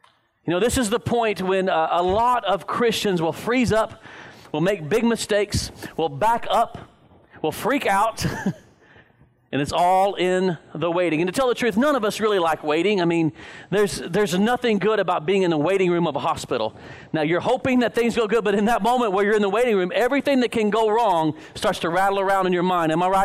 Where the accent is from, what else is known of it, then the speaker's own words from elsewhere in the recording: Dallas, Texas, United States; I mean, I came from the Dallas area, and there's nothing worse than 5 o'clock Friday afternoon traffic.